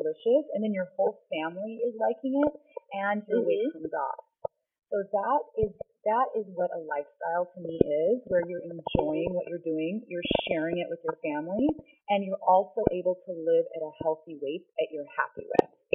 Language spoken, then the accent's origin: English; California, United States; now in New York, United States; So when I grew up in California, where I used to wear a lot of colors, like a lot of colorful things, and I loved that. And so when I moved to New York